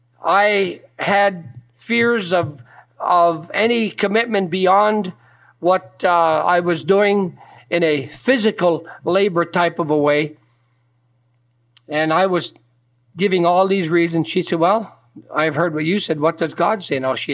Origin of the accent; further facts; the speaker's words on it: Michigan, United States; And I was from Upper Michigan on there.